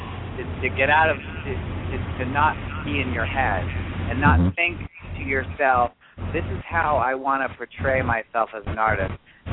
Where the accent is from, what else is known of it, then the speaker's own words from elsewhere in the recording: Boston, Massachusetts, United States; Yeah, it's not cold at all. I'm from Boston, honey.